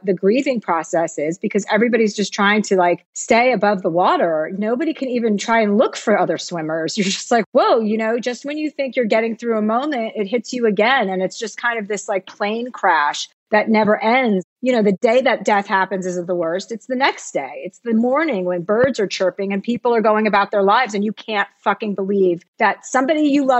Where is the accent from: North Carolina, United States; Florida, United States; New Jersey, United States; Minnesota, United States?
New Jersey, United States; You know, I came from New Jersey. My dad was a used car dealer.